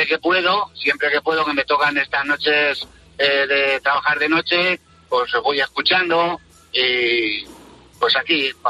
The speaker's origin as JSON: {"language": "Spanish", "town": "Villarrobledo", "region": "Castilla-La Mancha", "country": "Spain", "said": "yo soy de Villarroledo, Albacete"}